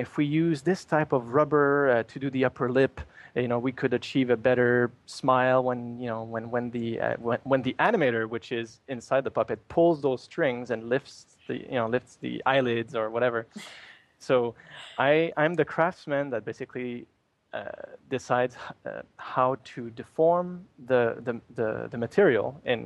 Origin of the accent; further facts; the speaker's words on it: Canada; accent: French Canadian; English is a second language; now in United States; I'm Canadian, by the way. If you can't tell my accent, it's French Canadian.